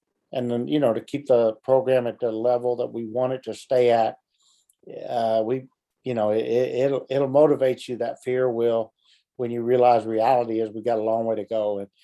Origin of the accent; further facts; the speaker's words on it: Illinois, United States; She's from up where I'm from in Illinois, just about an hour and a half south of my hometown.